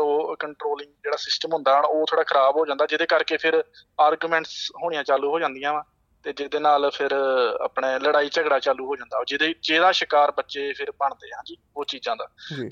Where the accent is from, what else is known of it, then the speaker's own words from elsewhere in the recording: Punjab, India; moved away as an adult; now in Australia; Border 2 kilometre ਰਹਿ ਜਾਂਦਾ ਸਾਡੇ ਪਿੰਡ ਤੋਂ, ਤੇ ਜ਼ਿਲ੍ਹਾ ਮੇਰਾ ਹੈਗਾ ਜੀ ਅੰਮ੍ਰਿਤਸਰ। ਸੋ ਮੈਂ ਮਤਲਬ 6 ਸਾਲ ਪਹਿਲਾਂ ਆਸਟ੍ਰੇਲੀਆ 'ਚ ਆਇਆ ਐਜ਼ ਐਨ ਇੰਟਰਨੈਸ਼ਨਲ ਸਟੂਡੈਂਟ